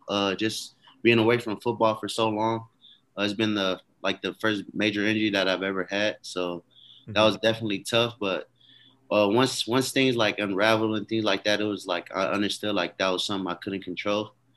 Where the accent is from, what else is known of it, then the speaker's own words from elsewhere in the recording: California, United States; also born or lived in Oregon; And then I was raised in California, but went to high school in Oregon.